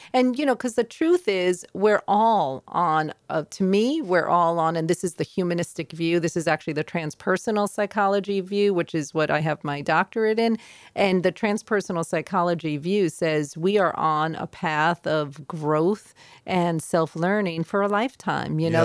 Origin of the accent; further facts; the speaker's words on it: Queens, New York, United States; I'm from Queens. I grew up in Queens, New York.